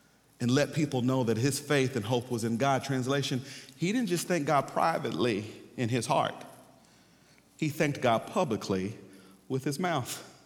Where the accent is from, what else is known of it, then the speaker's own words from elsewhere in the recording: the South, United States; Notice now, I'm from the South of the United States. I grew up in a black church, okay?